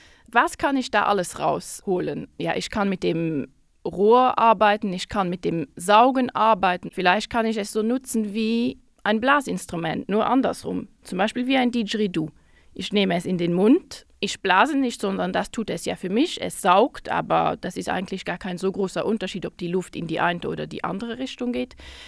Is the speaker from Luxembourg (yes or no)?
yes; Luxembourg; und ich bin Luxemburgerin und in Luxemburg gibt es immer im Sommer einen großen Jahrmarkt